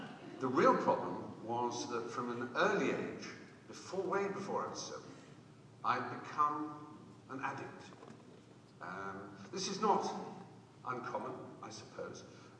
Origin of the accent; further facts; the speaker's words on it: East of England, United Kingdom; I come from Norfolk